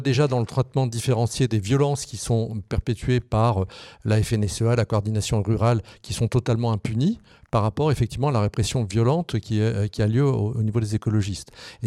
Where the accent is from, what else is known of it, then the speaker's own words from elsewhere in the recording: France; Alors c'est une vraie préoccupation chez nous en France